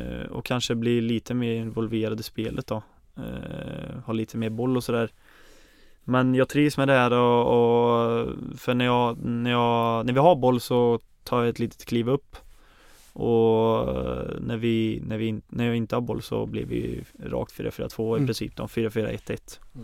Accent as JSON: {"language": "Swedish", "town": "Ulvåker", "region": "Västra Götaland County", "country": "Sweden", "tie": "born or raised there", "said": "Så att Ulvåker är ett samhälle på 3000 och jag är uppväxt utanför det. Så att det är långt in i ingenstans kan man säga."}